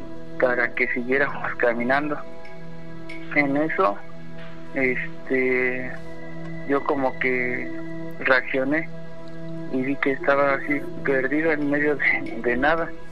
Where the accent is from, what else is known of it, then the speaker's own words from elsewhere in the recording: Jocotitlán, State of Mexico, Mexico; Yo soy de Jocotitlán, Estado de México.